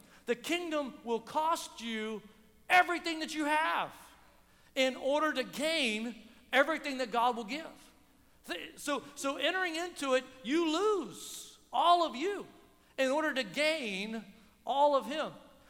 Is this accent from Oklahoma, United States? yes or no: yes; Oklahoma, United States; Now, I'm from Oklahoma, but I love Texas, okay?